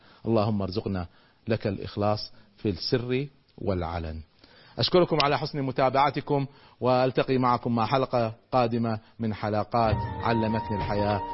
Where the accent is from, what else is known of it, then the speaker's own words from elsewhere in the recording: Kuwait; أذكر لما رجعت من أمريكا بدأت أذكر بعض الأفكار